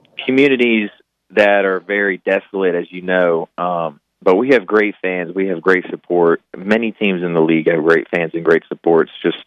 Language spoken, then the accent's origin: English; Georgia, United States; I'm from Georgia, but, you know, you're right.